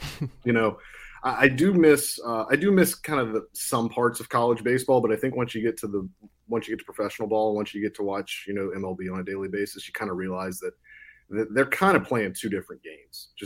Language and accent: English; Baton Rouge, Louisiana, United States; I went to LSU. I'm from Baton Rouge.